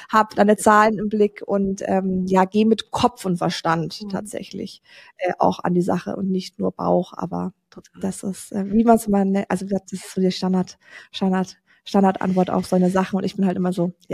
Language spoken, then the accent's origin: German; Bavaria, Germany; ich komme aus Bayern, ich komme vom Land.